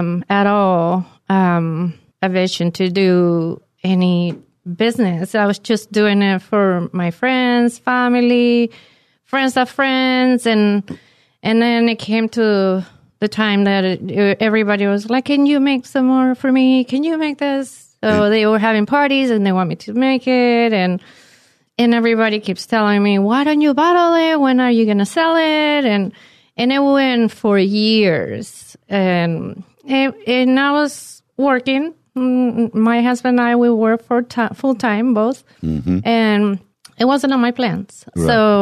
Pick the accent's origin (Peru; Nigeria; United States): Peru; Lima; English is a second language; I'm original from Peru, Lima.